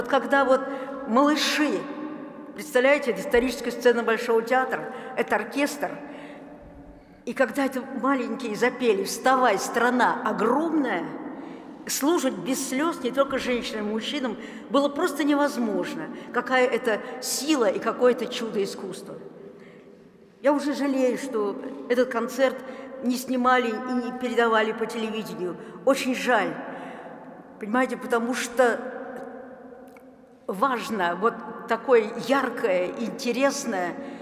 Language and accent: Russian; Moscow, Russia; не только мы, москвичи